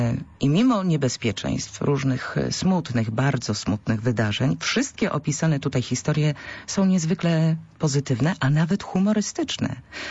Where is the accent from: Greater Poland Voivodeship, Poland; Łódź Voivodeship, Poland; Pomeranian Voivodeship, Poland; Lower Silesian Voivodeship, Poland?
Greater Poland Voivodeship, Poland; Poznań; I my, poznaniacy, Wielkopolanie